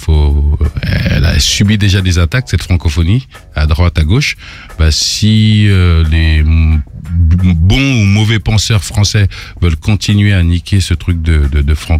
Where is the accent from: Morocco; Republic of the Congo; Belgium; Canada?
Republic of the Congo; Moi, je viens du Congo Brazzaville.